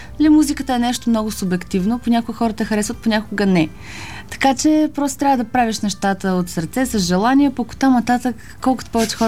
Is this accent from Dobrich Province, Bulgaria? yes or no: yes; Dobrich, Dobrich Province, Bulgaria; Аз съм от Добрич и още като много малка